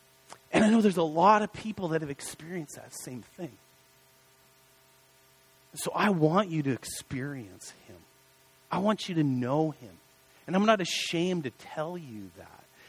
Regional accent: Canada; As a Canadian, I think that it's really rude.

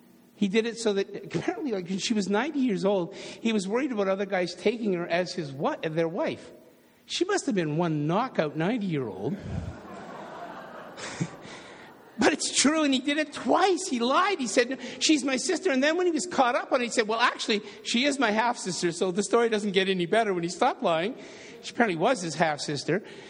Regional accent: Toronto, Ontario, Canada; I grew up in Toronto. It was almost impossible to achieve there.

